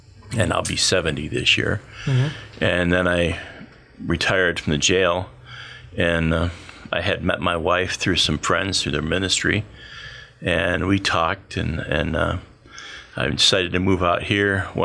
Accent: New York, United States; born there; I was born in New York State, and then I travel all over the country as a singer

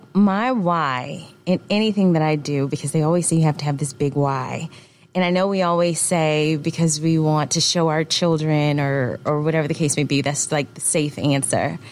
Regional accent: Richmond, Virginia, United States; now in Atlanta, United States; I am a licensed realtor and now certified mentor with eXp Realty. And I am originally from Richmond, Virginia, and I got to Atlanta in 2016 and absolutely love this place.

